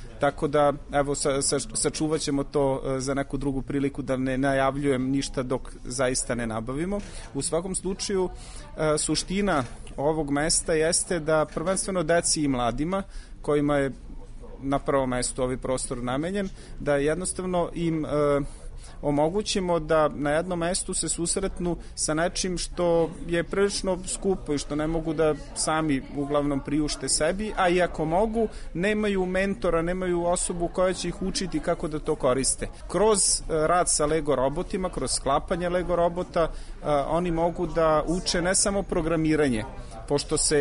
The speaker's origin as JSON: {"language": "Serbian", "country": "Serbia"}